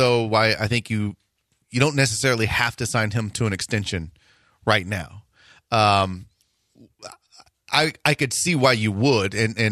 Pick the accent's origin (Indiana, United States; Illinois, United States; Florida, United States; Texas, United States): Texas, United States; Houston; I'm from Houston